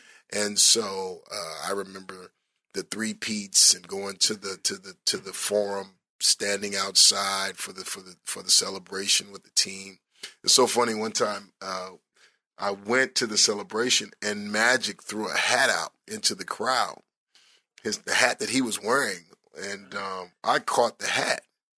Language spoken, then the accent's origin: English; Inglewood, California, United States; And so for me, growing up in Inglewood, playing ball, started playing basketball at 9.